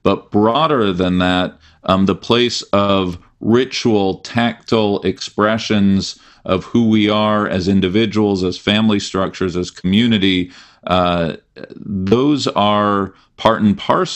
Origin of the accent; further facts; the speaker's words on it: Los Angeles, California, United States; I grew up in Los Angeles, and we would often have sedarim with Persian families who would hit each other with celery sticks during